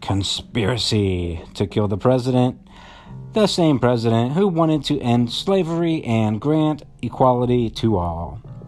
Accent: Cincinnati, Ohio, United States; all my friends from up north, I'm from Cincinnati, of course.

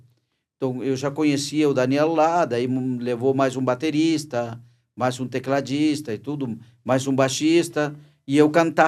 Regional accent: Santa Vitória do Palmar, Rio Grande do Sul, Brazil; born there; also born or lived in Uruguay / Argentina; eu nasci em Santa Vitória do Palmar, tá? Aí o circo atravessou a fronteira

